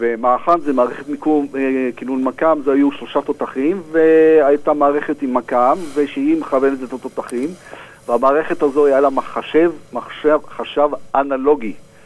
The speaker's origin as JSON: {"language": "Hebrew", "town": "Herzliya", "region": "Tel Aviv District", "country": "Israel", "tie": "born or raised there", "moved": "as an adult", "lives_now": "Australia", "said": "הגעתי פה לאוסטרליה לפני 40 שנה, גדלתי בנוף ים בהרצליה."}